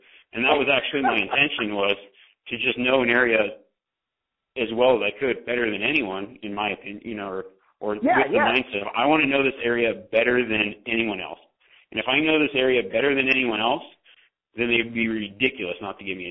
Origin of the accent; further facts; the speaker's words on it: Nevada, United States; I grew up in Nevada, but I started guiding in Montana.